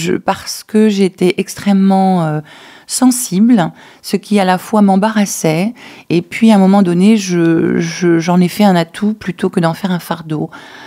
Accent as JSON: {"language": "French", "region": "Hauts-de-France", "country": "France", "moved": "as an adult", "lives_now": "Dordogne, France", "said": "J'arrive du Nord, voilà. J'ai fait voyage Nord-Sud."}